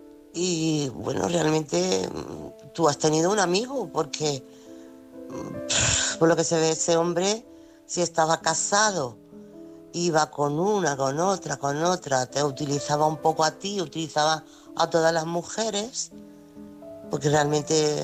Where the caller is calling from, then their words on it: Chiclana de la Frontera, Andalusia, Spain; corresponsal de Chiclana